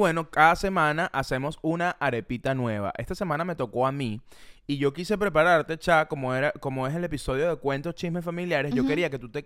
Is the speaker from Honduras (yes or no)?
no; Maracay, Aragua, Venezuela; now in Miami, United States; Nosotros somos de Maracay y vivimos en Miami. Yo vivo con mi novia y su hermana vive muy cerca de nosotras.